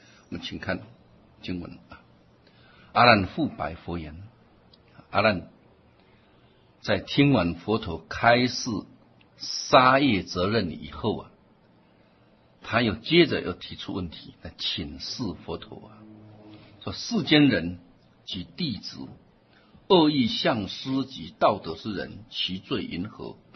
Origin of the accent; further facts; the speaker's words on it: China; 我们中国人也很注重这三纲五伦啊